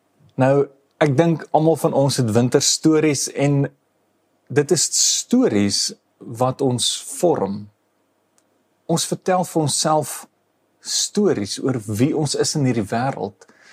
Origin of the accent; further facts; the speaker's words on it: Bethlehem, Free State, South Africa; Ek het groot geword in Bethlehem in die Vrystaat. En nou die wat al ooit met Bethlehem te doen gekry het, sal vir jou sê, dis 'n besondere koue plek.